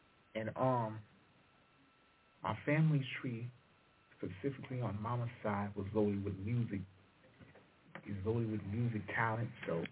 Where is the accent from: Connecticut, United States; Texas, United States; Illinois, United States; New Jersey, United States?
Illinois, United States; Chicago; So basically, I grew up in Chicago playing all kinds of different instruments by ear at the age of 4 years old.